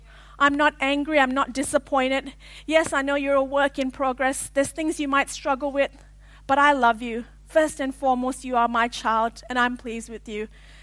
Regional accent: Malaysia; I grew up in Malaysia, for those of you who don't know.

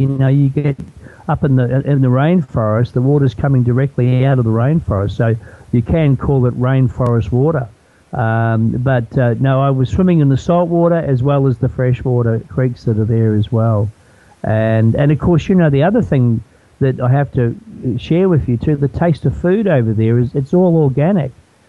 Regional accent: New Zealand; now in Australia; I came from New Zealand to Australia, and there was an expat community of Australia, of New Zealanders here.

